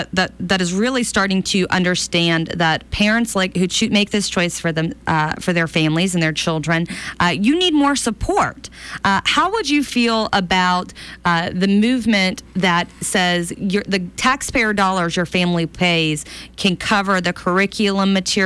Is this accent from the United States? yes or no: yes; Birmingham, Alabama, United States; I'm from the Birmingham area.